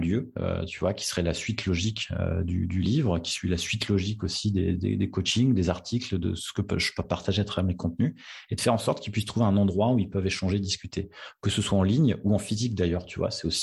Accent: Hauts-de-France, France; je suis originaire du Nord, c'est l'anagramme de Nord

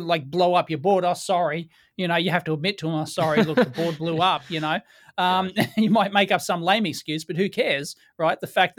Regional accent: Australia; even though I'm an Aussie and I'm supposed to say maths

